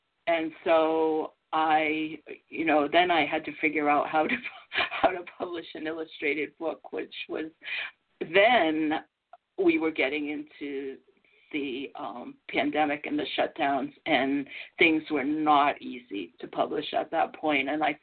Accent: Massachusetts, United States; accent: Massachusetts; That's my Massachusetts accent.

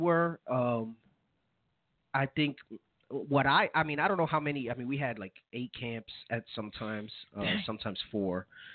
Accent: Phoenix, Arizona, United States; Because growing up here in Phoenix, I grew up around Issachar

